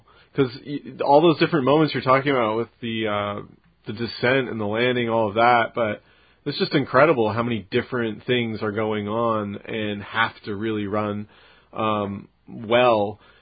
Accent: Seattle, Washington, United States; And I grew up in Jet City, you know, like an aerospace town

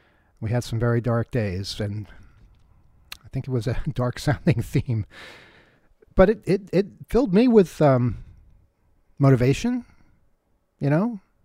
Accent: New York, United States; I'm sorry. I'm from New York. No cab is that fast.

